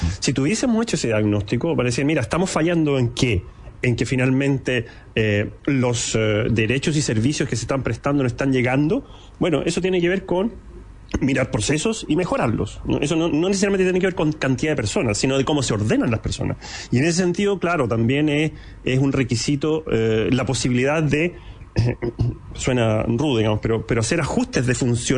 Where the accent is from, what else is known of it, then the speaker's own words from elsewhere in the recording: Chile; hay un proceso que nos debemos como chilenos y sobre todo como ciudadanos